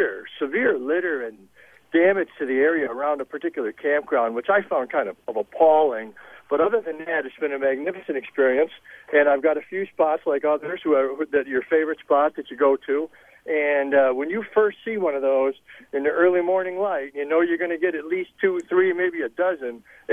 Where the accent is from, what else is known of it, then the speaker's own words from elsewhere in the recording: Buffalo, New York, United States; now in Novato, United States; Yes, I came out from Buffalo, New York.